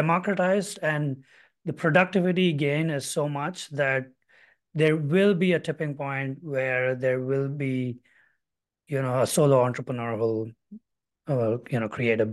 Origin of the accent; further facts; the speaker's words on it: India; because I come from India where there's a ton of different languages, so I'm acutely aware of importance of language